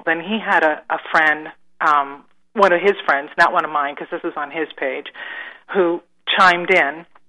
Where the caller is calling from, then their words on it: Cabo San Lucas, Baja California Sur, Mexico; I am calling from Mexico.